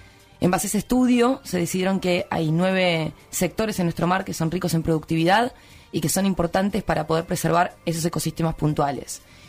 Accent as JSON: {"language": "Spanish", "country": "Argentina", "said": "la herramienta legal que tenemos como argentinos para poder proteger nuestros recursos"}